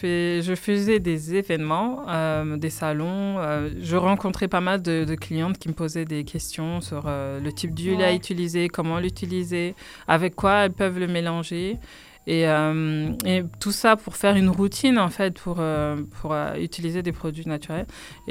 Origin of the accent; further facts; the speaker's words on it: Senegal; je suis originaire du Sénégal.